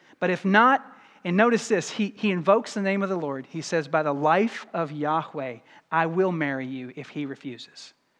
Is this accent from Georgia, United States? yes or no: no; Kentucky, United States; I grew up in Kentucky. Lisa and I got married in Louisville